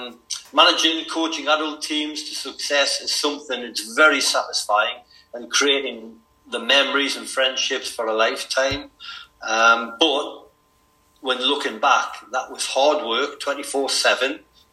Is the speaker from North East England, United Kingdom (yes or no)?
yes; Newcastle upon Tyne, North East England, United Kingdom; Just being fanatical about football from the age of 9 and growing up in Newcastle upon Tyne, whether you like it or not, you become a Newcastle supporter.